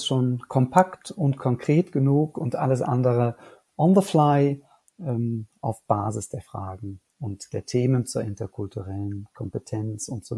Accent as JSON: {"language": "German", "town": "Cologne", "region": "North Rhine-Westphalia", "country": "Germany", "tie": "born or raised there", "said": "Ich bin gebürtiger Kölner"}